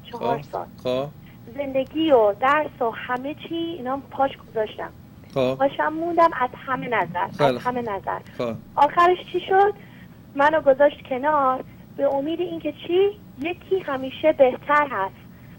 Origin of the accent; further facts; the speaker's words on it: Iran; moved away as an adult; now in United States; من یه دختری بودم 18 ساله از ایران پشتم اومدم آمریکا تک و تنها زندگی کردم.